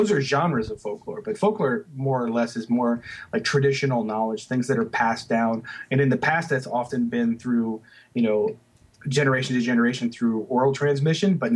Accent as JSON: {"language": "English", "region": "Maryland", "country": "United States", "tie": "born or raised there", "said": "You know, I grew up in Maryland, the great state of Maryland, and so."}